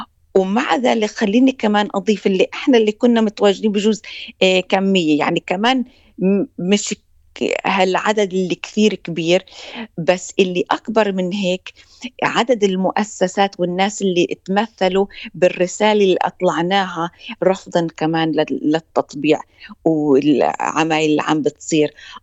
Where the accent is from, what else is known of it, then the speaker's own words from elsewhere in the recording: United States; إن ولدت وربيت بأمريكا